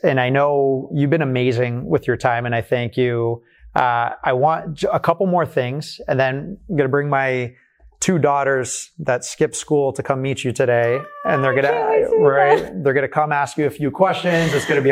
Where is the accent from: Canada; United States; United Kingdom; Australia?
Canada; Toronto, Ontario; so I'm from Toronto, so I'm excited for Toronto.